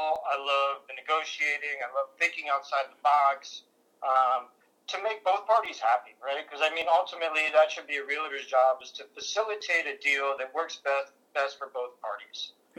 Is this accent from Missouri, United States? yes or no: no; Boulder, Colorado, United States; Sure. So, born and raised in Boulder, Colorado, and actually went to college out at University of Pacific in Stockton, California, moved back to Colorado